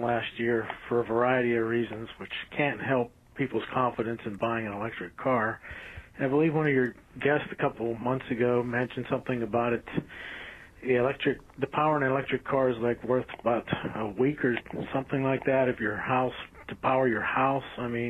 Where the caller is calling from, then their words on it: San Diego, California, United States; Yeah, John, we're from San Diego.